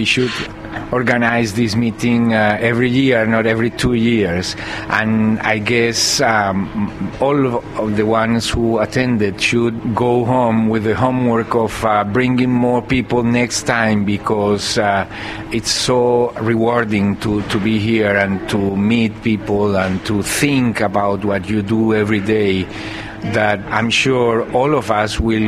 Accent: Bogota, Bogotá Capital District, Colombia; from Bogota, Colombia, Javeriana University.

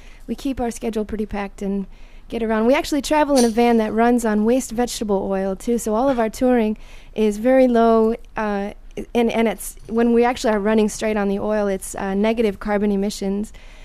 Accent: Ann Arbor, Michigan, United States; yeah, we're from Ann Arbor, Michigan, and I wrote this tune when we started off in Ypsilanti, right next door, and that's where we started the band.

